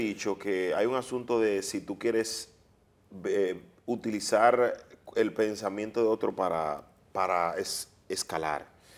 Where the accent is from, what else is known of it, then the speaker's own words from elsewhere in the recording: Dominican Republic; porque yo lo que soy es dominicano, claro.